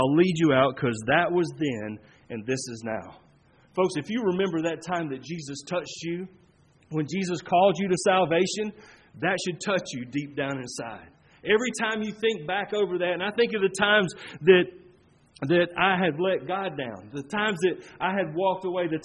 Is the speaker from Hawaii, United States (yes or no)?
no; Michigan, United States; This is the place where I met my first friends when I moved from Michigan. All right, I was a funny talking guy from Michigan.